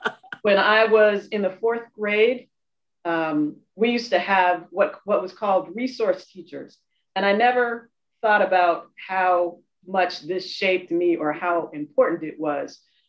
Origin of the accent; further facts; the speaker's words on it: Berkeley, California, United States; I grew up in Berkeley and have been part of this community for the vast majority of my life.